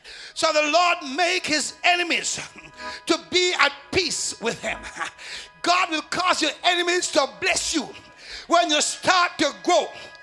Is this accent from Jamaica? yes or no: yes; Jamaica; I remember growing up in Jamaica